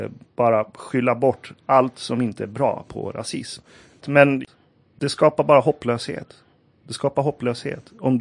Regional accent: Kista, Stockholm County, Sweden; när jag växte upp i Kista utanför Stockholm.

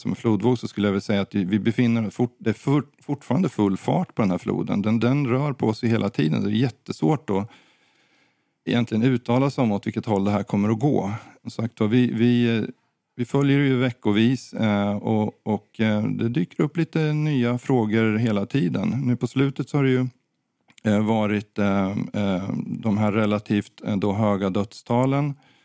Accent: Sweden; Att som svensk inte kunna besöka våra närmsta syskonländer, om man säger så.

